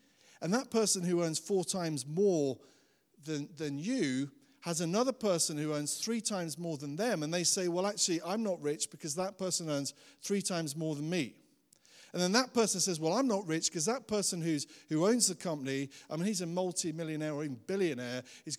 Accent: United Kingdom; That's just who we are. We're British. That's what we do.

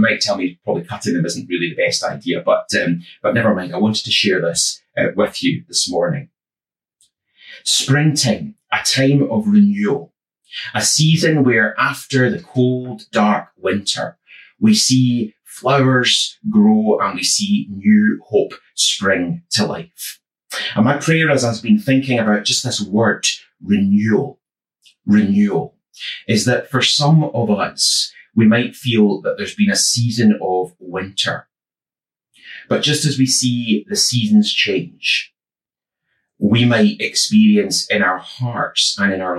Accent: Scotland, United Kingdom; now in Kirkliston, United Kingdom; I'm from the west of Scotland, not from here.

